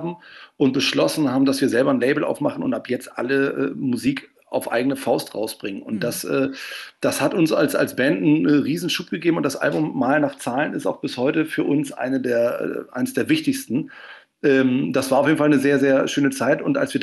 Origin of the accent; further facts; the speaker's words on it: Schwarzenbek, Schleswig-Holstein, Germany; also born or lived in Hamburg; Und dann sind wir zusammen aufgewachsen im dicken, schönen Speckgürtel von Hamburg, da in Schwarzenbek. Das ist gerade noch Schleswig-Holstein dann, genau. Und dadurch haben wir so einen leichten nordischen Akzent wahrscheinlich drin.